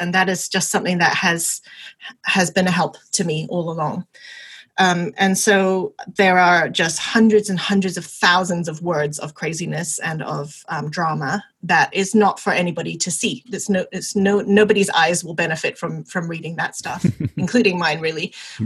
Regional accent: Hong Kong; now in Oxford, United Kingdom; I am an author, illustrator, currently living in Oxford in England, but I was born and raised in Hong Kong. I'm half Chinese and half Welsh

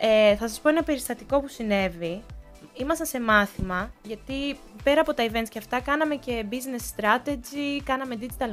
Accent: Greece; Λέω, εγώ είμαι από την Ελλάδα.

